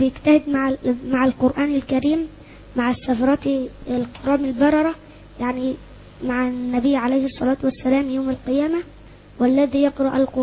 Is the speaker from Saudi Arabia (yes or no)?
no; Qalyubia, Egypt; من قليوبية.